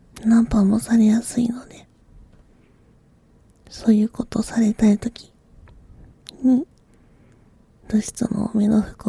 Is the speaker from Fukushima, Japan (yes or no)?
no; Mie, Japan; also born or lived in Gifu; 岐阜県出身です。あまり訛りはないのですが、育ったのが三重県の方になるので、時々関西弁に近い言葉が出ることもあります。